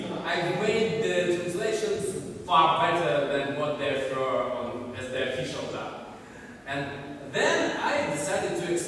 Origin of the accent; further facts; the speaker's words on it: Russia; moved away; You see, as I mentioned before, I come here from Russia. And Russian dub of My Little Pony is one of the worst in the world.